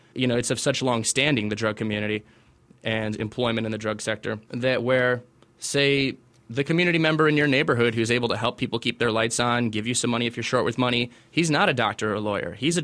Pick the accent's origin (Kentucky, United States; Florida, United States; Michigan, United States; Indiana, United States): Michigan, United States; as a Michigander, as an American, I'm very bothered that we allow a place where other Americans live to get to this kind of condition.